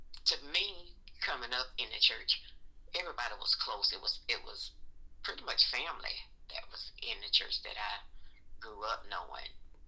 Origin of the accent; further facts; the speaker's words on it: Valdosta, Georgia, United States; born there; I was born in Valdosta, Georgia, Lowndes County.